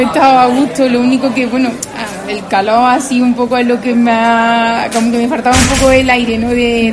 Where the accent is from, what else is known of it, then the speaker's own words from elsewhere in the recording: Montoro, Andalusia, Spain; now in Otura, Spain; De Montoro, de Córdoba. Lo que pasa es que vivo ahí en Villa de Otura.